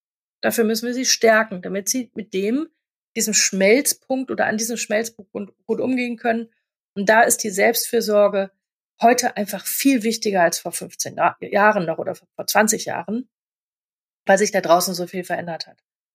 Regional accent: Berlin, Germany; ich komme ja aus Berlin, das ist ja nicht nur in Berlin so

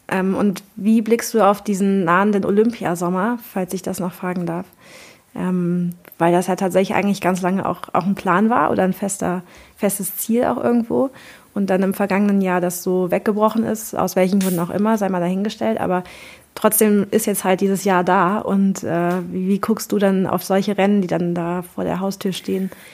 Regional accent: Cologne, North Rhine-Westphalia, Germany; Ich komme jetzt auch nicht aus dem Allgäu, sondern eher aus Köln und da heißt es anders.

